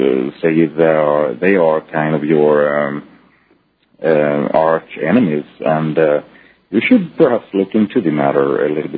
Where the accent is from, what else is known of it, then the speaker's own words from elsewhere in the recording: Alabama, United States; now in Indianapolis, United States; I'm listening on the radio tonight, but I'm from Alabama, but I'm in Indianapolis at the moment.